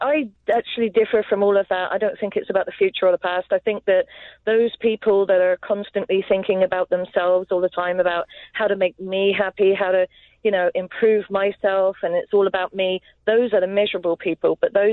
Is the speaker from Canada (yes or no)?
no; Southampton, South East England, United Kingdom; now in United States; Yeah, no, I've lived here for a while now, but I'm from Southampton, England.